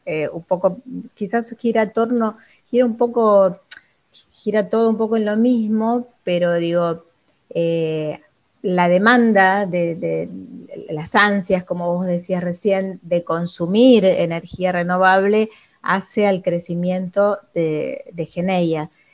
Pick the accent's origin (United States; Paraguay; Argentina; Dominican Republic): Argentina; nosotros como argentinos somos siempre un motor.